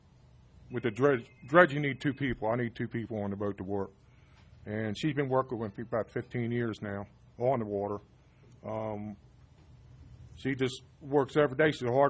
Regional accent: Baltimore, Maryland, United States; I came from Baltimore.

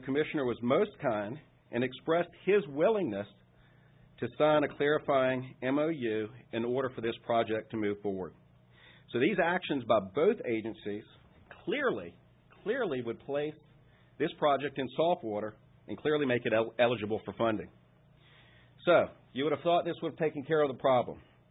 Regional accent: West Point, Virginia, United States; I grew up in West Point, and in King and Queen County on the York River, fishing in the Mattapony, the Pamunkey, and the York Rivers

